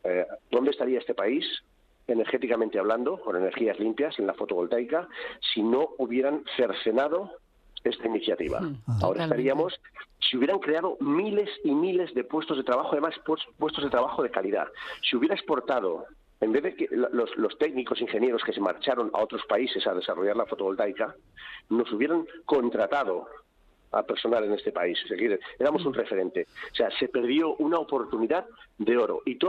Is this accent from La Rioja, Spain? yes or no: yes; El Villar de Arnedo, La Rioja, Spain; nosotros instalamos la planta solar en mi pueblo, donde estoy ahora, en el Villar de Arnedo.